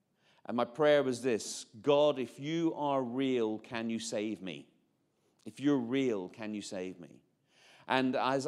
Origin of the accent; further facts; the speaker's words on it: Belfast, Northern Ireland, United Kingdom; I'm from Belfast, by the way. I'm not actually English.